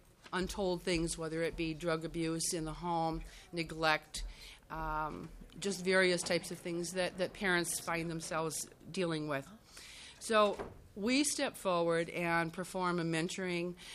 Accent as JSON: {"language": "English", "town": "Elk River", "region": "Minnesota", "country": "United States", "said": "I'm from Elk River, Minnesota."}